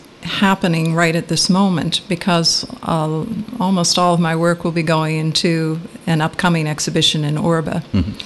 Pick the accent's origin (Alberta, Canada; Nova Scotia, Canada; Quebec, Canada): Nova Scotia, Canada; moved away as an adult; also born or lived in Bermuda; Yes, that's right. I'm from Nova Scotia.